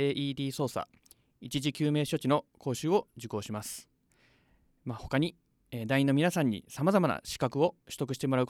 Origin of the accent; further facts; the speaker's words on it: Iida, Nagano, Japan; 生まれ育った飯田を守るため、